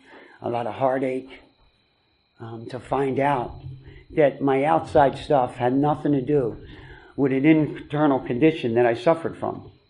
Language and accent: English; Philadelphia, Pennsylvania, United States; I'm from Philadelphia. Don't hold that against me. You know, I was poor.